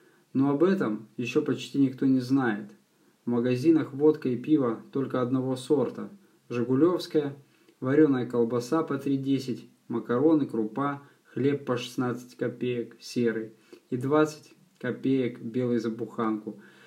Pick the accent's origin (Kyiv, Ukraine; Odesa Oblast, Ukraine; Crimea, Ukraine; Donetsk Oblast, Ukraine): Crimea, Ukraine; Simferopol; also born or lived in Zaporizhzhia; плюс 2 года службы в армии, я вернулся в Симферополь.